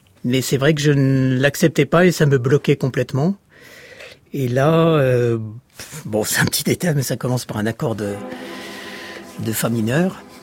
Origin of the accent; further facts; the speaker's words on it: Rome, Lazio, Italy; born there; je suis né à Rome en juin 48